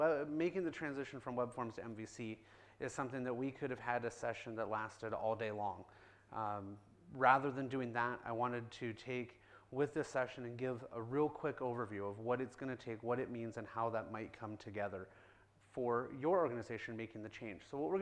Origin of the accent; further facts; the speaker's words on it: Iowa, United States; I'm here from Iowa in the United States, right smack in the middle, for most of you that probably don't know exactly where that is.